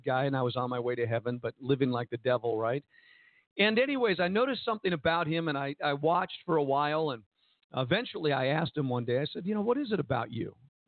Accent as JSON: {"language": "English", "region": "New Jersey", "country": "United States", "said": "I was Italian. I was from New Jersey."}